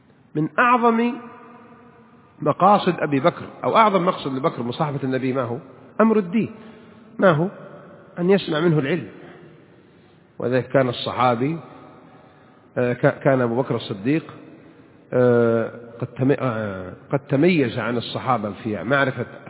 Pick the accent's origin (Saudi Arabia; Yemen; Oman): Saudi Arabia; قبل 80-90 سنة ما كان عندنا في المملكة العربية السعودية مصابيح، كان عندنا الفوانيس